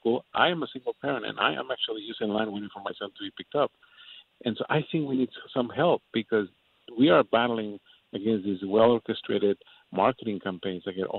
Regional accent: Mexico; I'm originally from Mexico

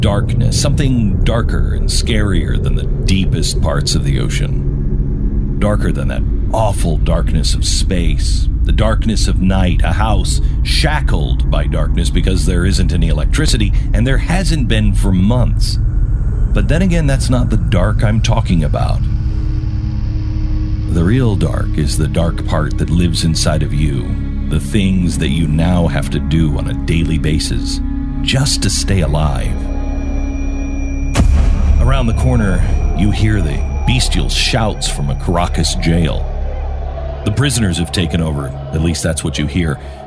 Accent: Texas, United States; You have no idea. I'm coming from Texas. You have no idea what I even mean about that.

